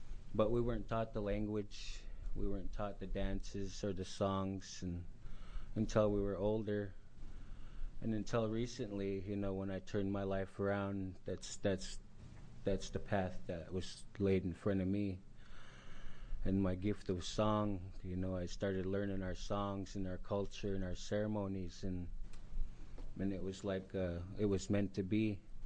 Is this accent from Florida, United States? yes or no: no; Warm Springs, Oregon, United States; also born or lived in Yakima; I'm from Yakima myself, but I grew up in Warm Springs, living there, and I consider that my home and my people.